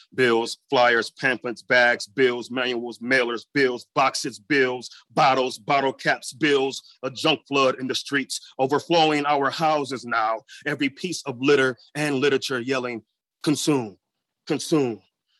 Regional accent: Flint, Michigan, United States; Growing up in Flint, I've had so many ups and downs, so many ambivalent moments.

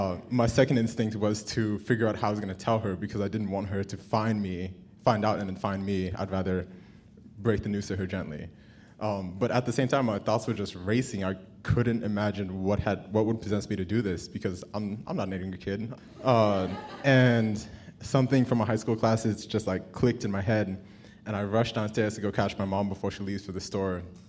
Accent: Houston, Texas, United States; So, growing up in Houston, I was shaped by a couple things that I couldn't escape.

